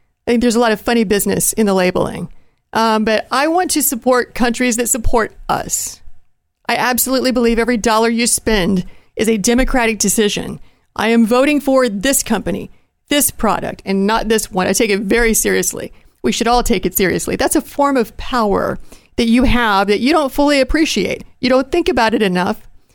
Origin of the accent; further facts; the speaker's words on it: Appalachia, United States; Growing up in Appalachia, sometimes beneath the poverty line, my mom always bought my clothes at yard sales.